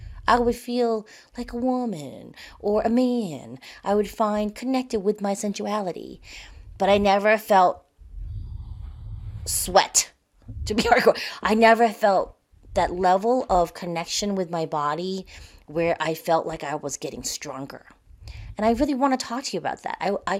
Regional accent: Boston, Massachusetts, United States; And I attended this event in my hometown in Boston.

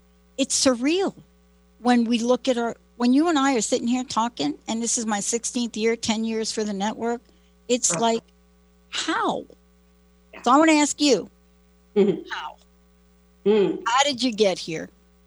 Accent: East Coast, United States; now in Seattle, United States; I'm in Seattle. I grew up on the East Coast. I'm in Seattle.

